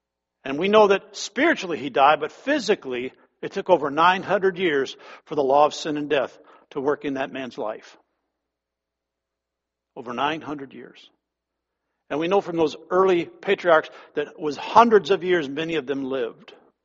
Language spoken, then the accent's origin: English; Minnesota, United States; ah, be quiet, I'm from Minnesota. I'm all for global warming.